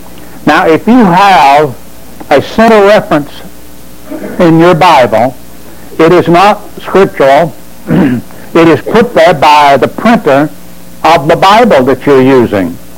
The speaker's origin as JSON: {"language": "English", "region": "Alabama", "country": "United States", "said": "I'm glad to be an American. I thank God that I was born in America. I thank God that I'm from Alabama."}